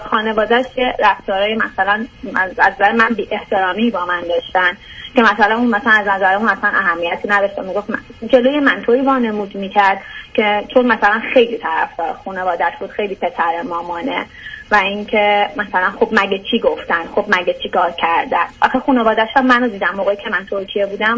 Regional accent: Iran; moved away as an adult; من 3 سال پیش کلن از ایران مهاجرت کردم.

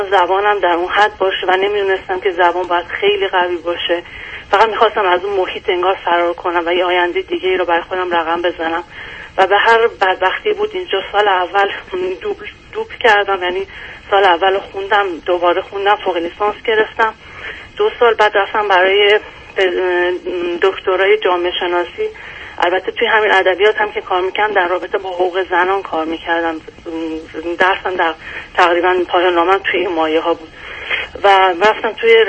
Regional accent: Iran; born there; من توی خانواده متولد شدم که در ایران سه تا بچه بودیم. من فرزند اول بودم

